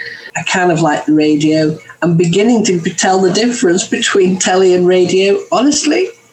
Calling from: Priest, West Midlands, United Kingdom; I'm calling you from Shropshire. A little place called Priest, just outside Whitchurch.

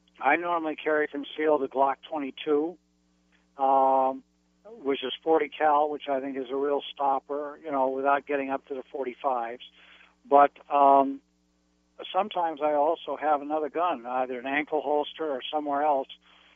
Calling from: Norwalk, Connecticut, United States; I'm calling in from Norwalk, Connecticut.

